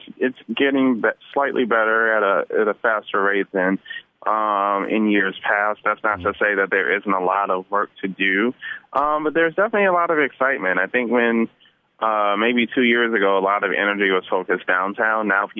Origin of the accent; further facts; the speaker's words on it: Detroit, Michigan, United States; It's my hometown.